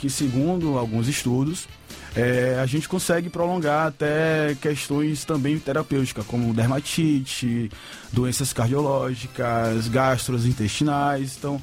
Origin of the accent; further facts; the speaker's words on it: Ilhéus, Bahia, Brazil; não aqui em Salvador, mas na outra cidade, né, que eu sou natural de Ilhéus